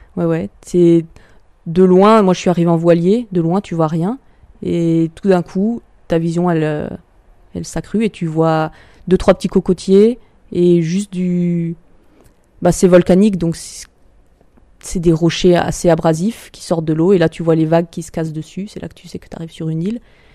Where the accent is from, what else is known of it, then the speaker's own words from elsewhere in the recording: France; C'est pas comme chez nous en France où tu... Ah tiens, ce week-end on ira skier là-bas.